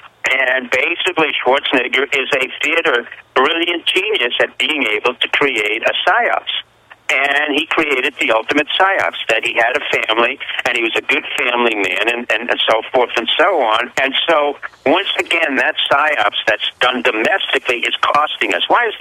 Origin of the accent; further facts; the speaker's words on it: France; now in United States; I grew up in France, and I came to America because this is a country of opportunity.